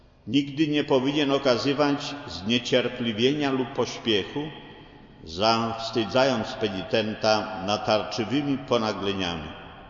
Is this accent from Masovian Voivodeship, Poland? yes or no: yes; Masovian Voivodeship, Poland; Ja pochodzę z diecezji płockiej